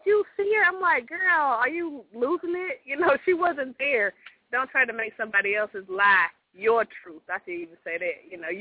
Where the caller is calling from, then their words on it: Lithia Springs, Georgia, United States; I'm calling from Lithia Springs.